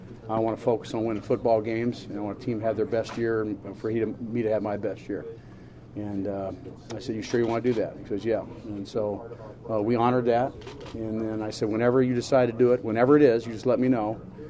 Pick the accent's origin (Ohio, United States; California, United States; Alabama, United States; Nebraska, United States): Ohio, United States; Akron; I grew up in Akron, Ohio.